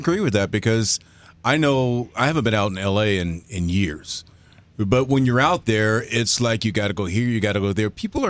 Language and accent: English; California, United States; I grew up in Southern Cal.